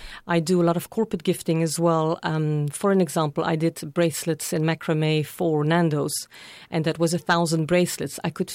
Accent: Belgium; I'm from Belgium, yeah.

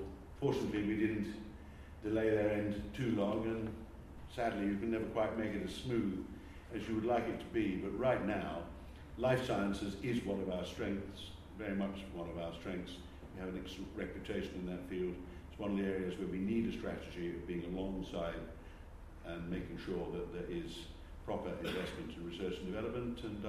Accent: Scotland, United Kingdom; I was keen on extracting every last drop that's profitable out of the North Sea, as every Scot is

